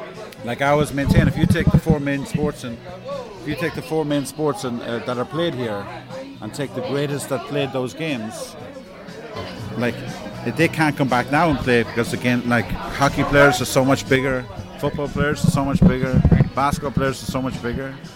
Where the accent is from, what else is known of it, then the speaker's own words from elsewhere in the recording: Ireland; now in New York, United States; I mean, I grew up in Ireland. My parents had been married here in New York.